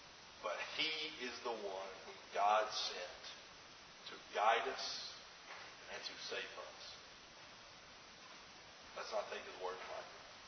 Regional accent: Alabama, United States; I thought about like chain gangs before. before, working on a chain gang, growing up in Alabama. There's a correctional facility not too far from where I was

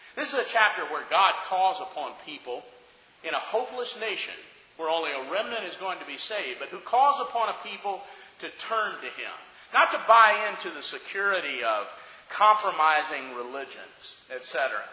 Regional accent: Alabama, United States; There's Wes and his parents, and we're all from Alabama.

